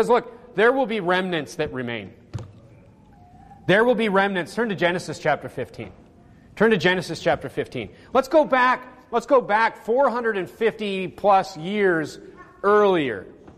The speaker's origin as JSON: {"language": "English", "region": "North Dakota", "country": "United States", "tie": "born or raised there", "said": "I grew up in Nowhereville, North Dakota."}